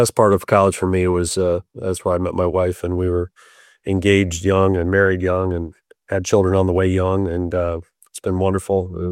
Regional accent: Florida, United States; growing up in Florida and seeing the landscape of the game change so much over the many decades in Florida

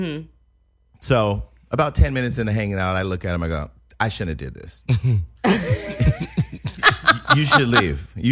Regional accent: California, United States; One, I'm from Northern California, so it's great to see the Oakland, you know, Oakland Raiders

